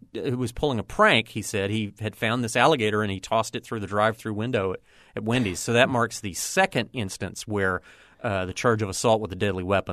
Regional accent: Pensacola, Florida, United States; who was caught in my hometown of Pensacola.

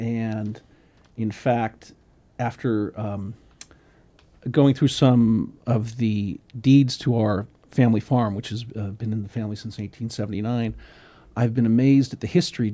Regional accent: Los Angeles, California, United States; I was born in Los Angeles and grew up literally riding my bike on the back lot of the UCLA Film School

